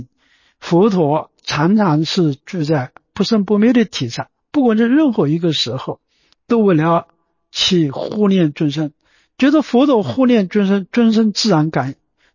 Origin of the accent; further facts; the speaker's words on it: China; 就是说我们中国人都喜欢利他嘛